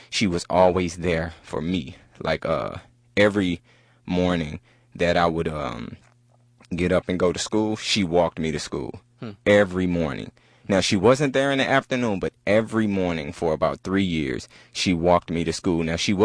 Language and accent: English; Houston, Texas, United States; I am originally from here, Houston, Texas, Fifth Ward, Texas, specifically, and Trinity Gordon Chevy, that area.